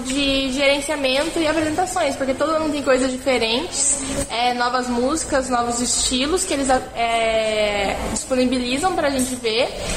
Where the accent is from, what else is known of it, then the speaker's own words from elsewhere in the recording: Londrina, Paraná, Brazil; eu sou daqui de Londrina, eu toco violino há 10 anos